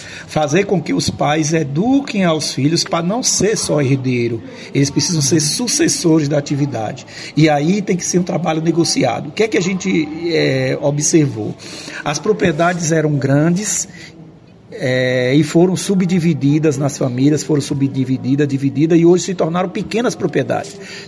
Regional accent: São Domingos, Bahia, Brazil; Eu saí do campo, eu sou do Sisal, eu sou de São Domingos, fui um resgatado do campo do Sisal, fui estudar, estudei e voltei.

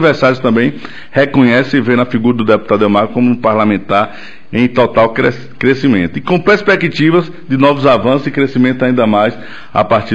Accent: Campo Formoso, Bahia, Brazil; o município de Campo Formoso também, por ser, primeiro, minha terra natal, a cidade onde constitui família, onde eu moro, mesmo estando em Salvador, mas o coração está aqui

